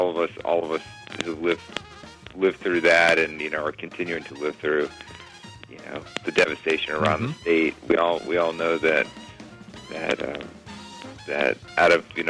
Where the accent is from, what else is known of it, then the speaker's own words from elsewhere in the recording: New Orleans, Louisiana, United States; my father was a musician, and I grew up around Preservation Hall, so it's always been in my blood.